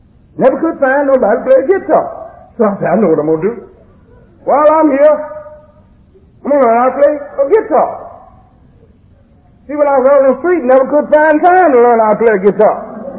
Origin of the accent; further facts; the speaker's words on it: Atlanta, Georgia, United States; I was from Atlanta.